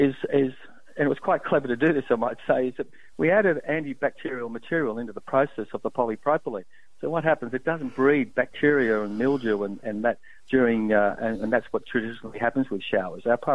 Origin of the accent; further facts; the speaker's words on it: Queensland, Australia; Queensland, where there's 6,000 of our product going in there. And of course I go past this place, that's my hometown.